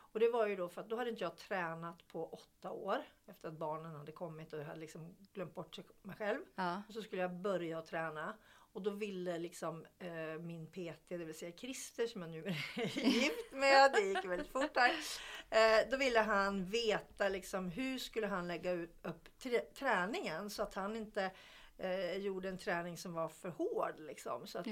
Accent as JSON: {"language": "Swedish", "country": "Sweden", "said": "jag är svensk, möjligen finsk anfader eller något."}